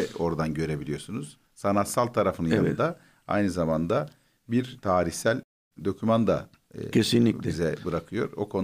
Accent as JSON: {"language": "Turkish", "region": "Edirne", "country": "Turkey", "said": "biz de Edirneli olarak, Edirneliler olarak teşekkür ediyoruz."}